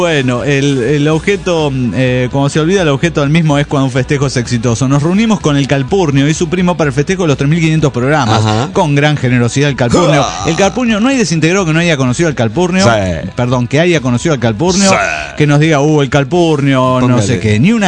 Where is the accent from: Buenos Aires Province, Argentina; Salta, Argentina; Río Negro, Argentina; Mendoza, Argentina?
Río Negro, Argentina; Chichinales; de Chichinales.